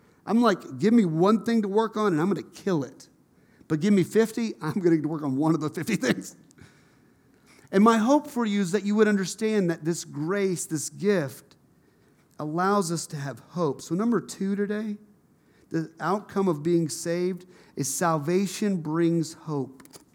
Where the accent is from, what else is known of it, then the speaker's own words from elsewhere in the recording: United States; I mean, I'm from Tipton County, and my parents are here today